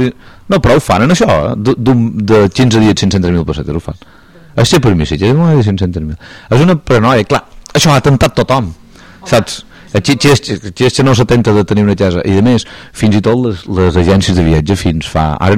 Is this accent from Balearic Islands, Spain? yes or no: yes; Pollença, Balearic Islands, Spain; som de Pollença.